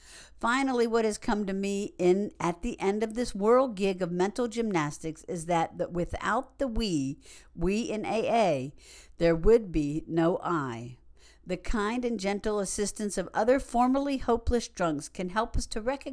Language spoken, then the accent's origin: English; Maryland, United States; moved away as an adult; I grew up in Maryland, where I lived for 51 years